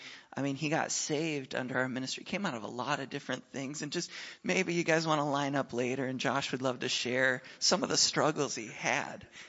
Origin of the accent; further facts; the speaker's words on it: Nashville, Tennessee, United States; We're from Nashville, Tennessee.